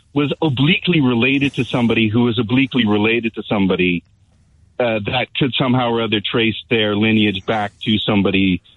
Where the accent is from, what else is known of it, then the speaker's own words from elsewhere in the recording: Canada; I come from Canada. Canada is a member of the Commonwealth.